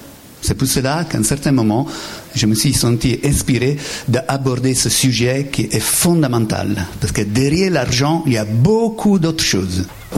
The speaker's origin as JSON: {"language": "French", "country": "Italy", "accent": "Italian", "second_language": "French", "said": "puisque j'ai un accent italien très marqué"}